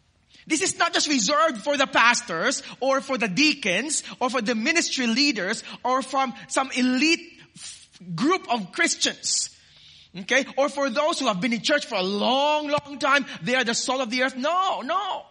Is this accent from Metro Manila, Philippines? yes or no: no; Iloilo City, Western Visayas, Philippines; Now, when I was growing up in Iloilo City, we would often go to the hometown of my mom